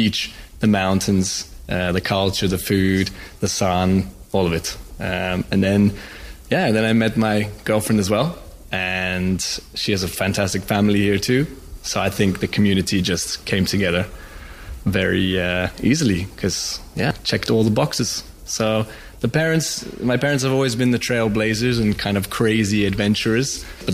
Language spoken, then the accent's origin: English; Tanzania; also born or lived in Brighton, United Kingdom; So I was born in the UK, in Brighton, and literally 3 weeks after I was born, my parents went back to Tanzania, to Africa